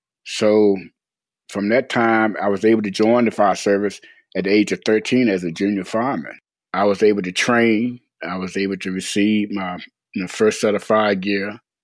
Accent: Virginia, United States; I was born and raised in Hanover County, Virginia

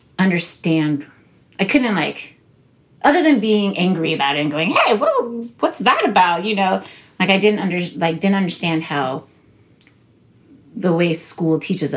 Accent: United States; Since I grew up, I was born and raised in America, and I knew it was very difficult for me to learn and retain Chinese.

